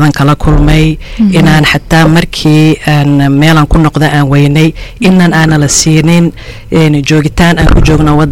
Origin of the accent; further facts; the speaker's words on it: Mogadishu, Banaadir, Somalia; anigoo ah qof Soomaali ah Somali South ka ah maalin markay hore Muqdisho ayaan ku dhashay ku koray